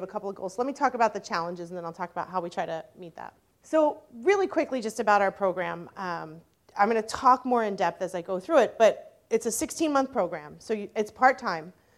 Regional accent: Philadelphia, Pennsylvania, United States; I'm from Philadelphia.

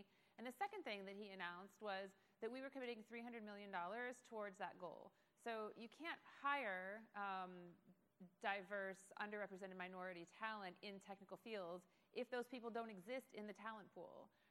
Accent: Erie, Pennsylvania, United States; now in San Francisco, United States; I live here in San Francisco. I've been here for about 15 years. I come from the East Coast. My hometown is Erie, Pennsylvania.

